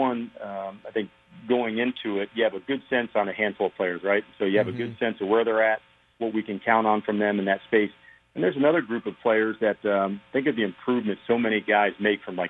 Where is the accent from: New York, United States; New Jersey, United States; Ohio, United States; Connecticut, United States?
New Jersey, United States; I growing up in Jersey